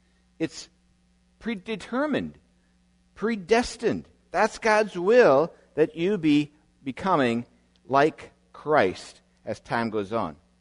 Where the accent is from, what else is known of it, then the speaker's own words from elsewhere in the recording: White Bear Lake, Minnesota, United States; When I was quite little, growing up in White Bear Lake